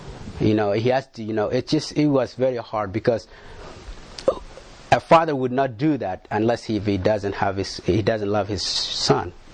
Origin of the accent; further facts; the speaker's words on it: South Sudan; moved away; So I was born in South Sudan in 1982.